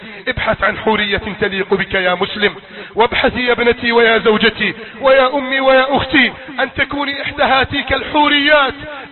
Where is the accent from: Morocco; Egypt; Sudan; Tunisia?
Egypt; بلدنا مصر